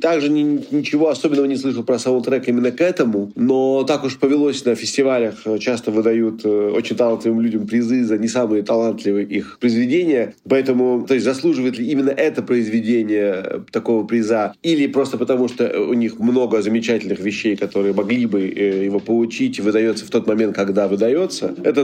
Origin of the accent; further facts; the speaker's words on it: Moscow, Russia; Мои одноклассники из Биберева выкрали классный журнал